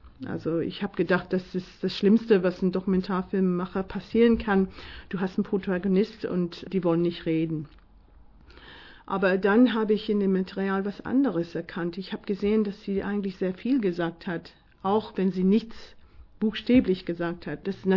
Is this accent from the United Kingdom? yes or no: yes; England, United Kingdom; Ich bin aufgewachsen in England.